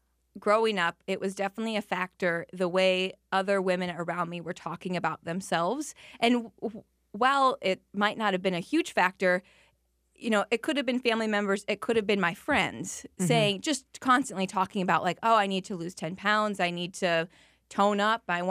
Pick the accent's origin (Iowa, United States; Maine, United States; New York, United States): Iowa, United States; Algona; it was in my hometown. I went to high school in Algona, Iowa